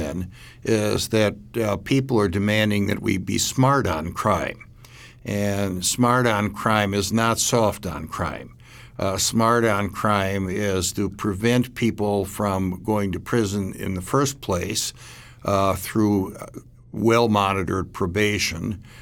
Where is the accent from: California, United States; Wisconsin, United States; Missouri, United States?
Wisconsin, United States; Milwaukee; we see areas in major cities, including my hometown in Milwaukee